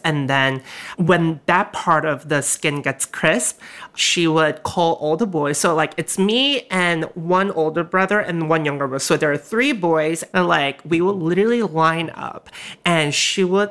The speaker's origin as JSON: {"language": "English", "country": "South Korea", "tie": "born or raised there", "lives_now": "United States", "said": "I have so many, like, food memories that I always wanted to have when I grew up in Korea."}